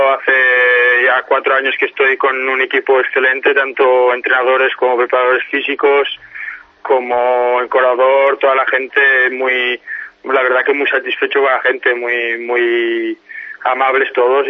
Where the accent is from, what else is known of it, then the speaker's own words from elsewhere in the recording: Portugal; Spanish is a second language; now in Valldoreix, Spain; he disputado 4 veces la Copa Davis con Portugal, mi país de origen